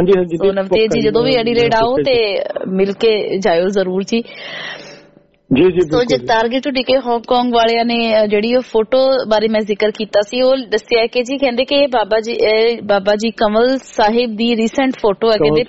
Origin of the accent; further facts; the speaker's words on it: Punjab, India; moved away; ਜਦੋਂ ਅਸੀਂ ਪੰਜਾਬ ਵਿੱਚ ਹੁੰਦੇ ਹਾਂ ਤੇ ਕੁਛ ਹੋਰ ਹੁੰਦੇ ਹਾਂ, ਬਟ ਜਦੋਂ ਅਸੀਂ ਪੰਜਾਬ ਤੋਂ ਬਾਹਰ ਆ ਕੇ ਉਸ ਮਿੱਟੀ ਤੋਂ ਜੁਦਾ ਹੁੰਦੇ ਆ ਨਾ